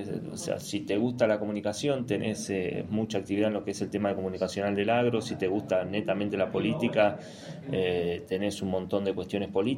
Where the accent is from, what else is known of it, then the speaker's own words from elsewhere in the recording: Bahía Blanca, Buenos Aires Province, Argentina; No, yo nací y me crié en Bahía.